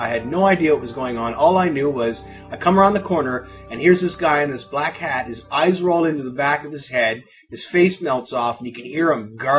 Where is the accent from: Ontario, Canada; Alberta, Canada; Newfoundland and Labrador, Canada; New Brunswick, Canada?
Ontario, Canada; Windsor; able to rent around where I'm at in Windsor, Ontario, which is just across from Detroit, Michigan. We're Canadian here. I was 17 when I first got my hands on the original